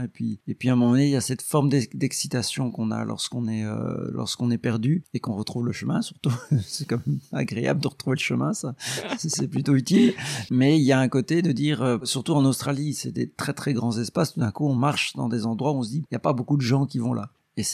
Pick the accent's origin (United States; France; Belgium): Belgium; Mouscron, Wallonia; born there; now in Brussels, Belgium; je suis né à Moucron, je vis depuis 25 ans à Bruxelles, j'ai 44 ans